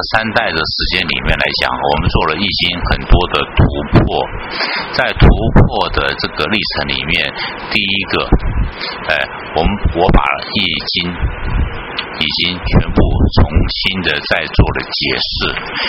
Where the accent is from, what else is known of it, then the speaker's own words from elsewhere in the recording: China; 它也代表了我们中国人最睿智的一面